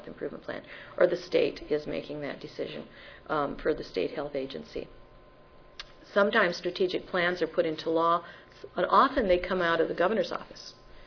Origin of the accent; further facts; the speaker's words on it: South Dakota, United States; I come from South Dakota where we really have silos and we never use those words.